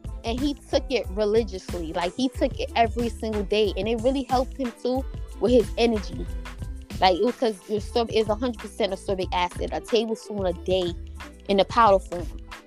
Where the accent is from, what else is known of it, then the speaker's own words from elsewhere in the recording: Jamaica; now in New York, United States; But see, we're West Indian, right? So certain herbs, they didn't have it in the United States. So my grandmother had to send the herbs to I live in New York. So she had to send this from Jamaica to New York.